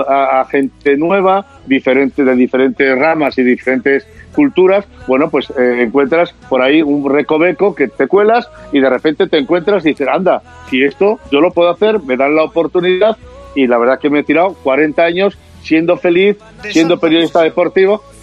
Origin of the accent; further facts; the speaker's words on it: Gijón, Asturias, Spain; moved away as an adult; now in Madrid, Spain; Mira, yo de Gijón a Madrid con 19 años. Con 19 años dejo mi ciudad natal para instalarme en Madrid